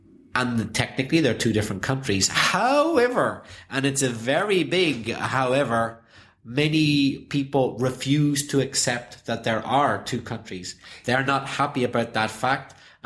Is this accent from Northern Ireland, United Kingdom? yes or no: yes; Northern Ireland, United Kingdom; I'm Irish and Northern Irish.